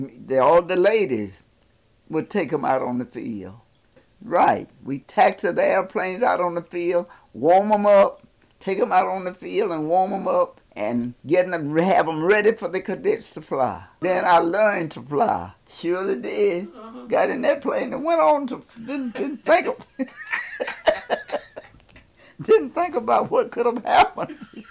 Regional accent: Tuskegee, Alabama, United States; born there; I was born in Macon County, Tuskegee, Alabama.

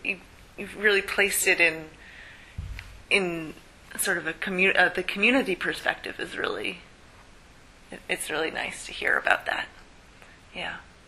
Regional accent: Maine, United States; I'm from Maine originally.

